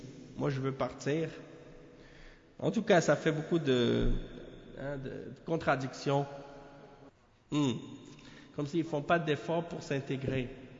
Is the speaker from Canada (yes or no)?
yes; Canada; born there; parce que je suis né au Canada ou des choses de ce genre